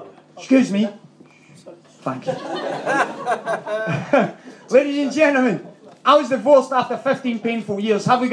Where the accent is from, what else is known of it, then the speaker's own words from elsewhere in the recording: Scotland, United Kingdom; now in London, United Kingdom; I have the misfortune of having to live in London. And being Scottish and living in London